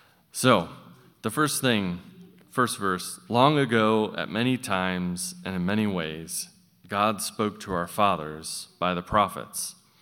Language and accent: English; United States; I grew up in America in the evangelical church, and we sometimes don't talk about the Jewish context of Scripture.